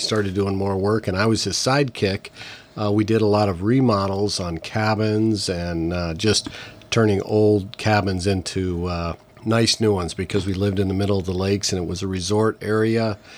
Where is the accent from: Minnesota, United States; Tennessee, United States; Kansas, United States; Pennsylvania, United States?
Minnesota, United States; I've been in the state of Washington for about 34 years, but I grew up in northern Minnesota.